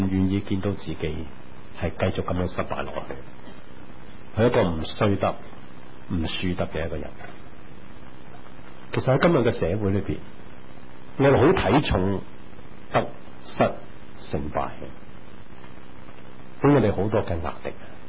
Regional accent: Hong Kong; 圣经里面有一个人物很能够表现到我们香港人，或者表现到我们自己的心态

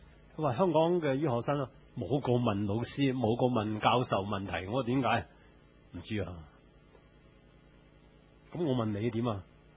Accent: China; 我哋中國人咧就叫自尊，為咗我自尊，我唔會問。

